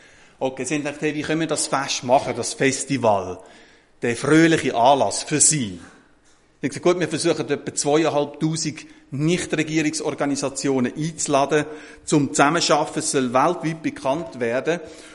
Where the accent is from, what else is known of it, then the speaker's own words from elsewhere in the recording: Switzerland; Bei uns in der Schweiz ist es ähnlich. Wir haben etwa 60% Gebirge und Berge.